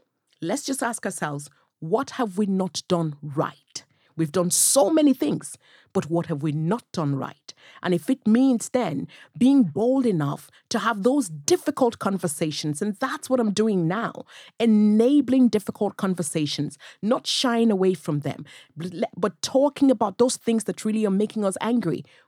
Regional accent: Nigeria; now in Navan, Ireland; I am a Navan woman. I'm originally from Nigeria.

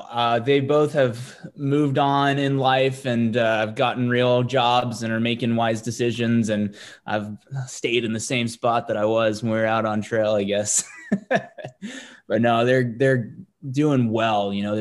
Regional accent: Kenya; when I was growing up in Kenya

